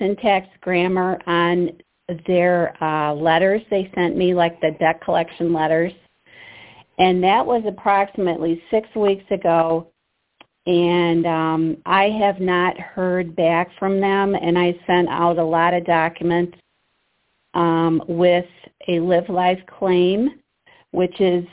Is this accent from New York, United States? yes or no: no; Michigan, United States; Okay, well, I'm from Michigan